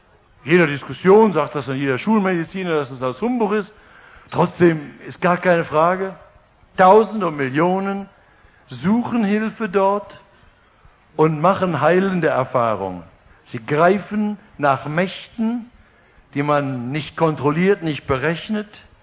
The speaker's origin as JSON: {"language": "German", "region": "North Rhine-Westphalia", "country": "Germany", "said": "Sagt man im Ruhrgebiet, wo ich herkomme."}